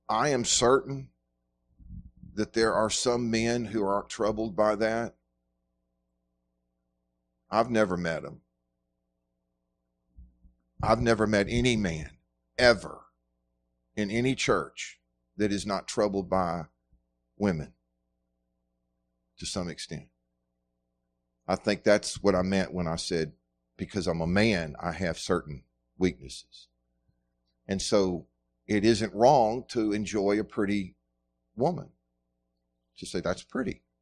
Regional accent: United States; I also have certain weaknesses because I'm an American, born in the middle 20th century and first part of the 21st century.

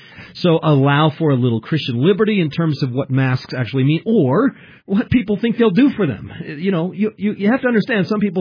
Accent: Japan; I grew up in Japan, where masks was the big thing, and everybody with a flu or anybody with a cold, you know, would wear a mask

